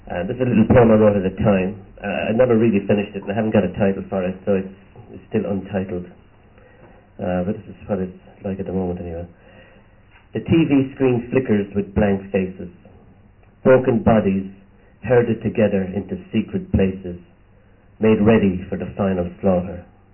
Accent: Limerick, Munster, Ireland; I'm from Limerick.

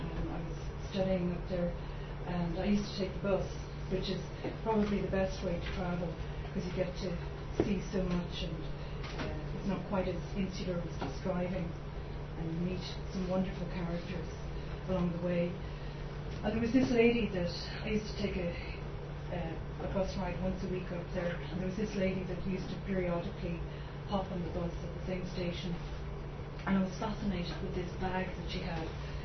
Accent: Sandycove, Leinster, Ireland; I grew up in Sandy Cove, overhead a pub

